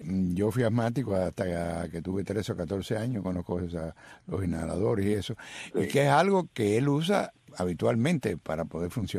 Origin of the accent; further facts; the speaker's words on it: Cuba; cuando yo era joven, en mi país, en Cuba